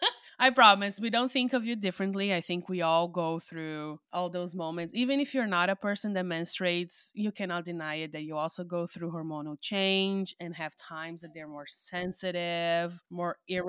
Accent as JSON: {"language": "English", "country": "Brazil", "second_language": "English", "moved": "as an adult", "lives_now": "Germany", "said": "I'm originally from Brazil and I'm currently living in Germany"}